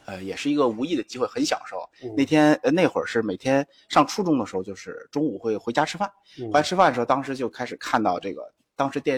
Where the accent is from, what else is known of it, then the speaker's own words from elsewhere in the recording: Beijing, China; 因为我其实我是北京土生土长的